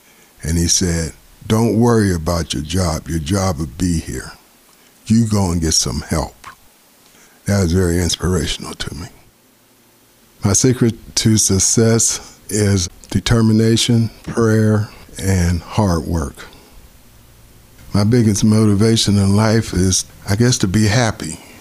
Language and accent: English; McKeesport, Pennsylvania, United States; I was born and raised in McKeesport. I went to McKeesport High School. I've been living here probably 55 years of my 65 years on earth.